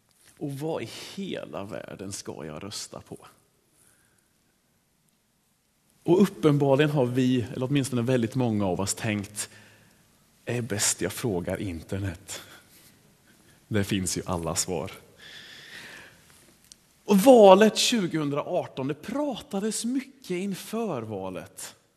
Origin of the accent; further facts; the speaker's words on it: Sweden; Det som vi svenskar har sökt näst mest på